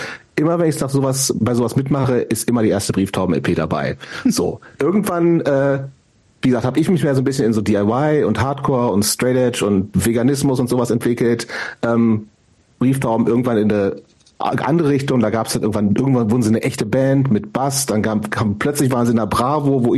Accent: Hameln, Lower Saxony, Germany; Also ich bin ja in Hameln, in der Nähe von Hameln groß geworden, das ist relativ nah an Hannover dran

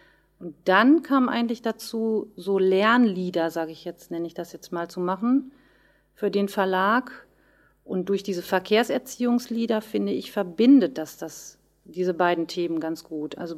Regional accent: Löhne, North Rhine-Westphalia, Germany; das war Tag der offenen Tür bei der Musikschule in Löhne, wo ich herkomme

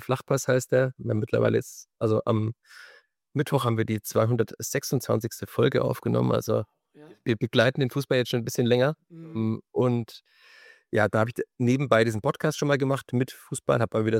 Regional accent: Fürth, Bavaria, Germany; ich bin gebürtiger Fürther, ich war in Fürth auf dem Stadion, ich bin schon mit meinem Vater früher in den Stadion gegangen

